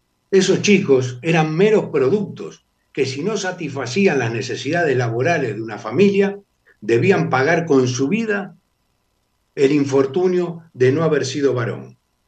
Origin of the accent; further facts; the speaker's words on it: Argentina; nosotros, como sociedad argentina, un día tenemos que plantarnos frente a todos estos políticos demagogos ignorantes